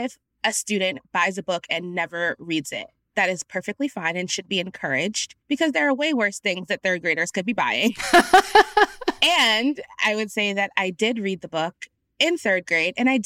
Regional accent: New Jersey, United States; now in Philadelphia, United States; So I'm originally from New Jersey, but I went to college here.

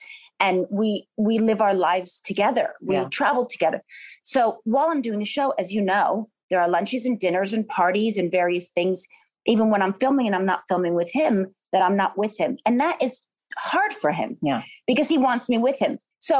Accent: New York, United States; now in California, United States; I'm a New Yorker. I love New York so much. But now having kids, I think it's easier, you know, for them in California.

